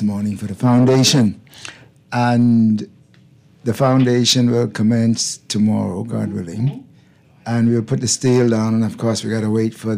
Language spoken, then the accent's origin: English; Harbour Island, Bahamas; I grew up that way in Harbor Island. Harbor Island